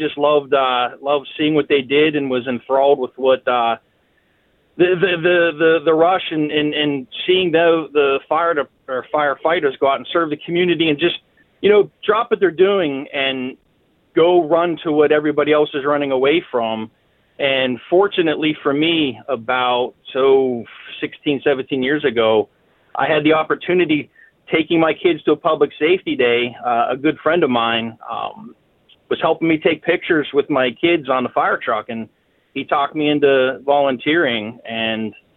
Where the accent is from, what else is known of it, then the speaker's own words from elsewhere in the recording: Castle Shannon, Pennsylvania, United States; now in Dormont, United States; I grew up next door in Castle Shannon, but I've lived here for 25 years.